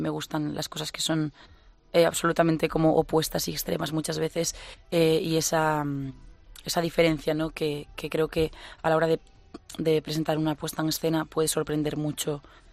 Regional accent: Galicia, Spain; me llevan muy cerquita de casa porque yo soy gallega

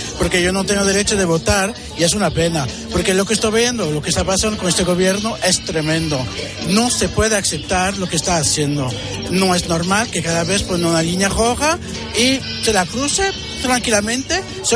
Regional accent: France; Spanish is a second language; now in Spain; Yo soy francés, pero vivo aquí en España y pago mis impuestos aquí.

